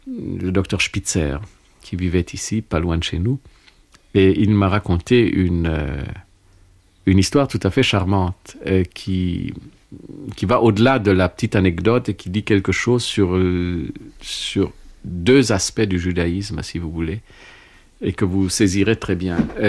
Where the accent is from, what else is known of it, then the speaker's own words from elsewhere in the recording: Prague, Czechia; Je suis de la même ville. Je suis né à Prague.